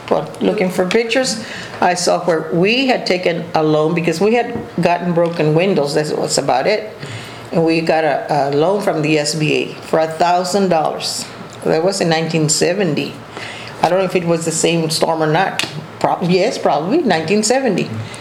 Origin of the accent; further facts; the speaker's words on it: San Benito, Texas, United States; born there; also born or lived in Corpus Christi; I know I was born in San Benito, and then we went to Stanford. But for some reason or another, we came back to San Benito, and then from there, my dad decided to come to Corpus in 1953.